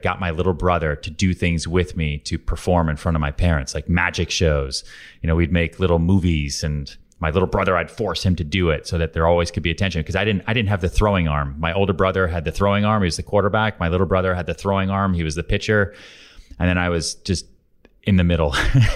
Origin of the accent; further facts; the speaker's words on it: Houston, Texas, United States; also born or lived in Long Island / Boston; now in New York, United States; I was born in Houston, Texas, grew up there, bounced around Long Island outside Boston way before I ever came to New York.